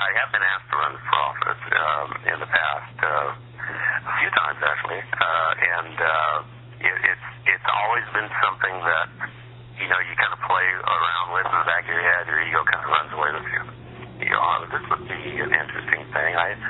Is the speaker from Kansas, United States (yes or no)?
yes; Kansas, United States; now in California, United States; back in Kansas, I'm from Kansas